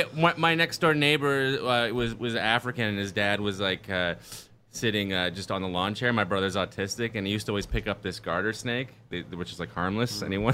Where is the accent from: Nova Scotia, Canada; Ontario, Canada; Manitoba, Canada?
Ontario, Canada; Ottawa; No, I grew up downtown in Ottawa